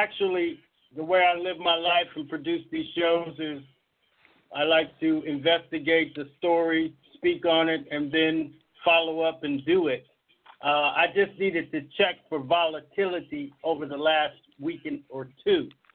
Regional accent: Alabama, United States; I'm from Alabama.

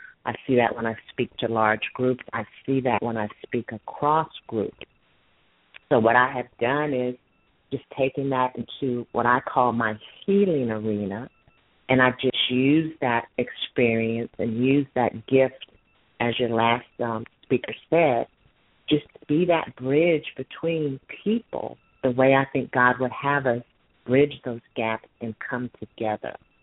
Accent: Louisiana, United States; now in Houston, United States; I'm originally from Louisiana via the military. My father was an officer in the Army, and so I grew up as a military dependent.

